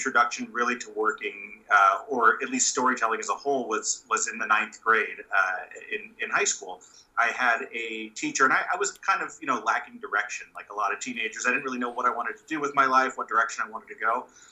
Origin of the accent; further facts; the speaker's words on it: Los Angeles, California, United States; some friends and I put together the little bit of money we had and the few connections we had growing up in Los Angeles